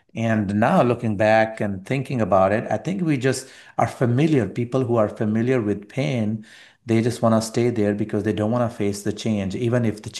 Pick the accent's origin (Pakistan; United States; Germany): Pakistan; English is a second language; So my background is I come from a persecuted background. I'm a Pakistani Christian, so persecution was common.